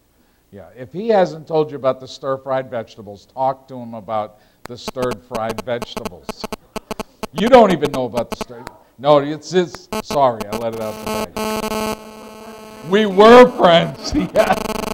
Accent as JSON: {"language": "English", "region": "Massachusetts", "country": "United States", "tie": "born or raised there", "moved": "yes", "lives_now": "Vermont, United States", "said": "I grew up in Massachusetts, and I had known him from way back."}